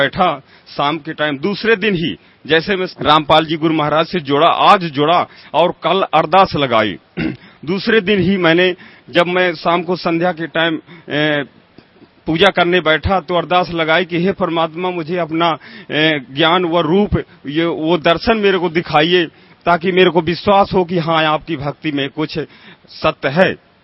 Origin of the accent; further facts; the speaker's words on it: Satna, Madhya Pradesh, India; मैं सतना जिला एमपी से आया हुआ हूँ, रीवा संभाग है मेरा।